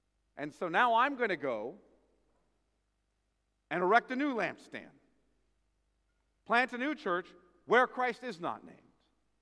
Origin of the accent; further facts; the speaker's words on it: California, United States; Now, as a Californian, seeing all the churches I saw coming in here